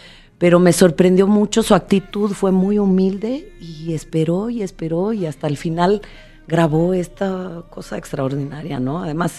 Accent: Mexico; somos nosotros los mexicanos

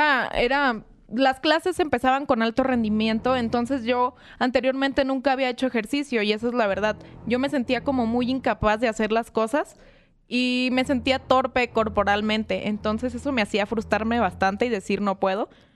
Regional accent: Tijuana, Baja California, Mexico; Pues yo estaba viviendo en Tijuana, yo soy de Tijuana, tengo toda mi vida viviendo en Tijuana y estaba estudiando ingeniería logística allá.

